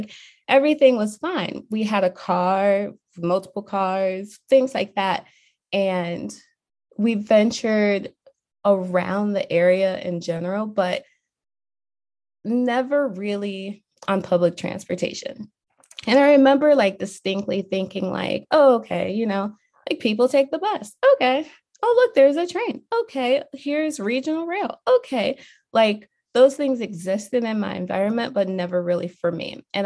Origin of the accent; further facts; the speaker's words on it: Chicago, Illinois, United States; now in Oak Park, United States; And I am from Chicago. I grew up on the far south side of Chicago.